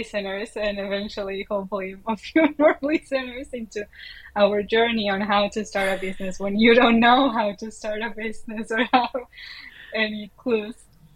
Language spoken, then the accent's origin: English; Uruguay; now in Germany; For starters, I'm from Uruguay, which is kind of a small country here in South America